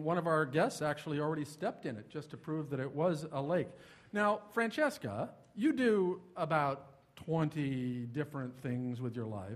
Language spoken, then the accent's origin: English; Nebraska, United States; And second reason I get to do this show is because I grew up in Nebraska.